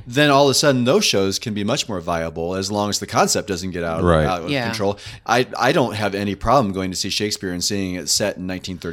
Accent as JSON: {"language": "English", "region": "Indiana", "country": "United States", "said": "I'm from Indiana. Sometimes I speak like that."}